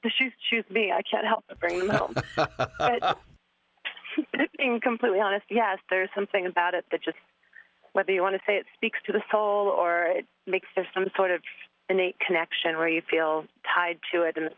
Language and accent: English; California, United States; So I was raised close to Sonoma County. I grew up in Marin County, which is just the north side of the Golden Gate Bridge.